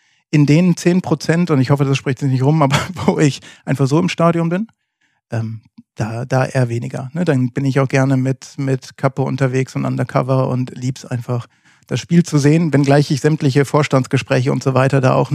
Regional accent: Rhineland, Germany; Ich bin tatsächlich im Rheinland aufgewachsen

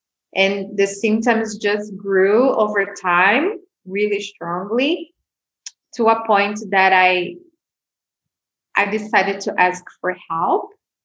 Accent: São Paulo, Brazil; English is a second language; I'm in my hometown where I grew up. I grew up in Brazil, in São Paulo, which is one of the biggest cities in the world.

